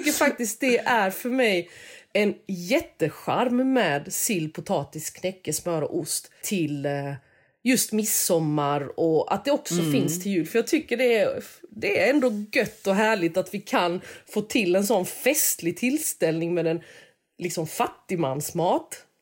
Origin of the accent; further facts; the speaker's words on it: Växjö, Kronoberg County, Sweden; Inte där jag kommer ifrån, inte i Växjö.